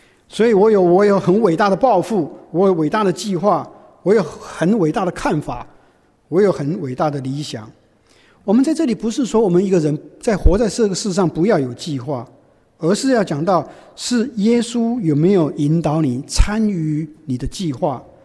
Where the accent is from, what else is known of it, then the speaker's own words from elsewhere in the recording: China; 否则，我们中国人听了这个话，会觉得真的是大逆啊，不孝啊